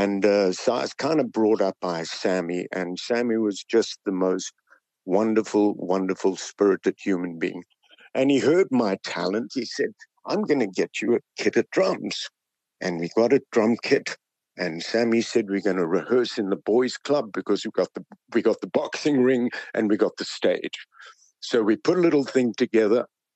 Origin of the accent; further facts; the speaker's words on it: Johannesburg, Gauteng, South Africa; I was born in Johannesburg, in Yeovil, China. I grew up in Yeovil with all the gangs